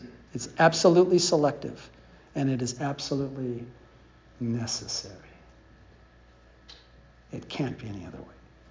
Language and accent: English; California, United States; I'm from California, right? And I've got to tell you that California is a great example of this because it's thrashed.